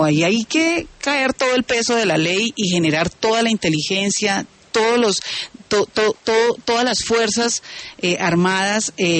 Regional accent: Colombia; somos colombianos

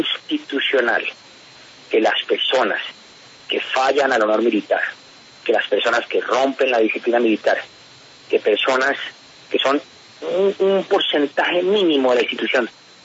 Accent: Colombia

